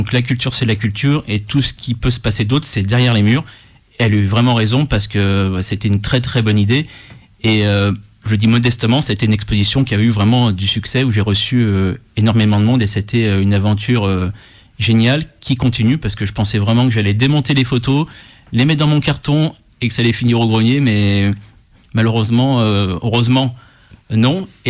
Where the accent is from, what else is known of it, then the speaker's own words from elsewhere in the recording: Lyon, Auvergne-Rhône-Alpes, France; je suis un vrai Lyonnais, un pur produit croix-roussien.